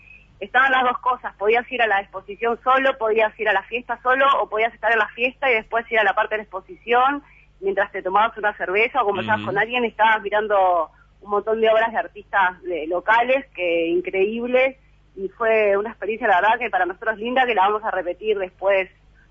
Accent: Montevideo, Uruguay; y ahora como que no vimos ninguno en Góes y somos todos de Góes, una cosa así. Estamos muy encariñados con el barrio, sí.

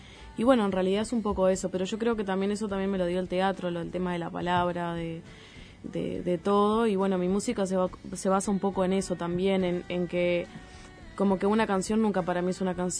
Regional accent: Maldonado, Uruguay; Aparte yo soy de Maldonado, o sea, tampoco soy de acá.

